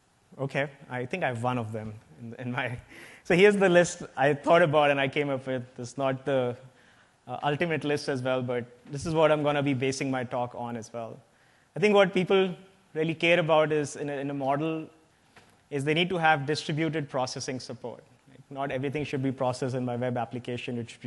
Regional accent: India; English is a second language; And I do have a partially funny accent because I'm not a native English speaker. Like, I'm from India.

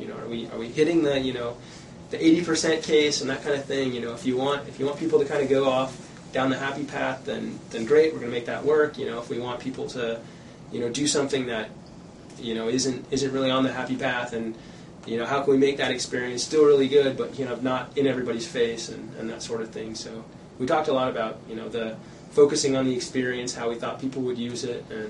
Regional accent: Cincinnati, Ohio, United States; also born or lived in New Jersey / Wisconsin; So I kind of say the Midwest. I was born in Cincinnati, Ohio. Lived there for about 10 years, then we moved to New Jersey, then we moved for a couple years. And then we moved to Wisconsin.

